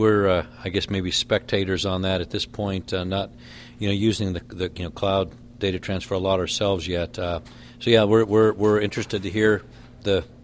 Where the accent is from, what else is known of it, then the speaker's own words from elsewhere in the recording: Salina, Kansas, United States; I am from Solana, Kansas.